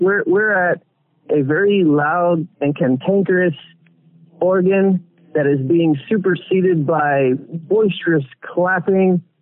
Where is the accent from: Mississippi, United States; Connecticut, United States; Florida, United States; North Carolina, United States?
Florida, United States; also born or lived in Puerto Rico; I was born in Puerto Rico, but grew up mostly in Florida. I grew up in the Pentecostal charismatic realm